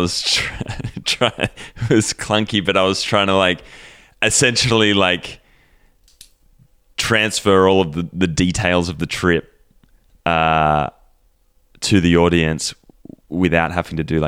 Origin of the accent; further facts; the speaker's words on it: Australia; now in United States; I'm Australian, but I live in the US